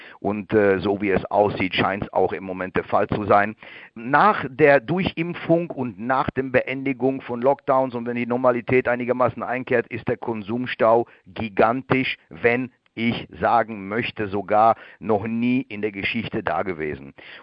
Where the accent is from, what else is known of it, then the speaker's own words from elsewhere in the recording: North Rhine-Westphalia, Germany; wo nochmal locht wird, wie es so schön heißt, im Ruhrgebiet, wo ich aufgewachsen bin.